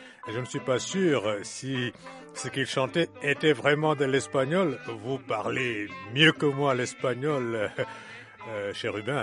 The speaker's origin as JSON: {"language": "French", "country": "Senegal", "said": "Oui, et chez moi au Sénégal"}